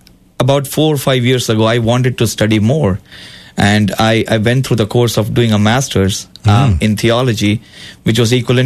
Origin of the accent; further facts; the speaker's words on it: Northeast India, India; born there; I was born in India, in the northeastern part of India